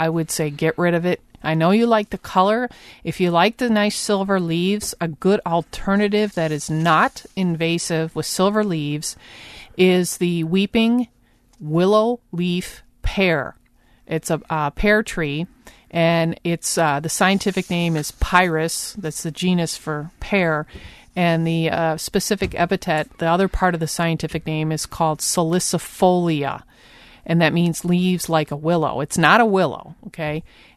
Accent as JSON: {"language": "English", "region": "Michigan", "country": "United States", "tie": "born or raised there", "said": "the state tree of Michigan, my home state"}